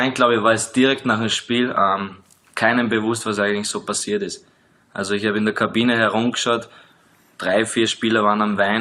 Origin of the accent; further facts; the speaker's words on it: Austria; als Österreicher die ganzen Medien mitbekommst